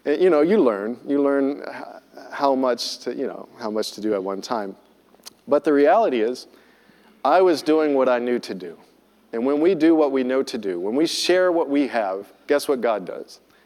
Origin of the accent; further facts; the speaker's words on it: the South, United States; Now, I come from the South, and the South is kind of notorious for a certain sect of evangelicals, Christians